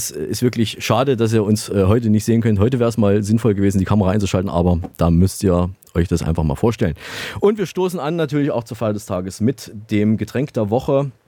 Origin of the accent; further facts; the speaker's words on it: Saalfeld, Thuringia, Germany; now in Bangkok, Thailand; In Bangkok konkret. Und da schalten wir jetzt doch gleich weiter in die alte Heimat, in meine alte Heimat nach Saalfeld-Saale.